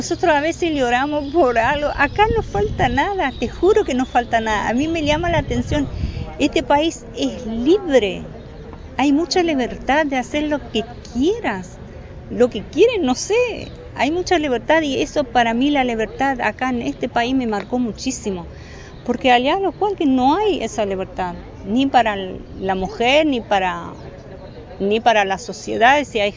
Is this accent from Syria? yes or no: yes; Syria; Spanish is a second language; moved away as an adult; now in Argentina; Yo soy de Siria, en el año 71 llegué a la Argentina, casada.